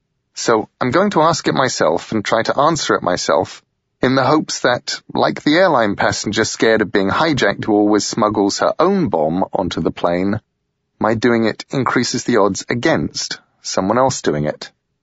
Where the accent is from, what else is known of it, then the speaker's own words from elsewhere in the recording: England, United Kingdom; now in United States; I'm English. I like being English. I've kept my passport. I've kept as much of my accent as I could. And I'd lived in the US for almost 9 years